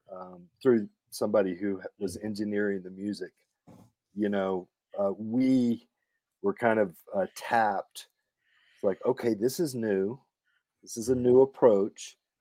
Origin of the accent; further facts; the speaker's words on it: Lubbock, Texas, United States; I'm from Lubbock, Texas. And you just grow up around music. It's the land of … out there.